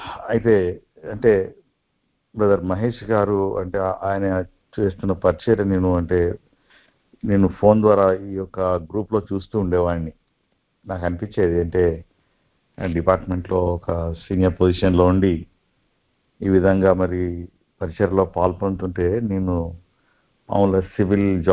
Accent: Hyderabad, Telangana, India; నేను పుట్టి పెరిగిందంతా కూడా అంబర్పేట్ హైదరాబాద్లోనే పుట్టాను. … ఆయన హైదరాబాద్కి అంటే సెటిల్ కావడానికి ఆంధ్ర నుండి వచ్చి ఇక్కడ హైదరాబాద్లో సెటిల్ అయిపోయారు

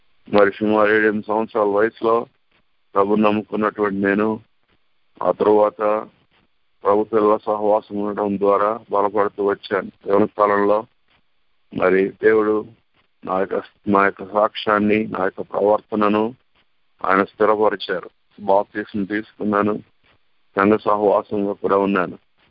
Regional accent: Vijayawada, Andhra Pradesh, India; మరి నేను విజయవాడలో మరి నా బాల్యం గడిచింది, నేను ఇక్కడ విజయవాడ పరమట్లోనే మరి NSM పబ్లిక్ స్కూల్ అనేటువంటి స్కూల్లో నేను చదువుకున్నాను.

